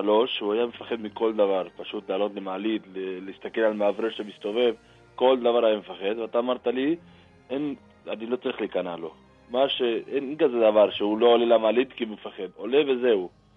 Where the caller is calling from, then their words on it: Argentina; אני מתקשר מארגנטינה.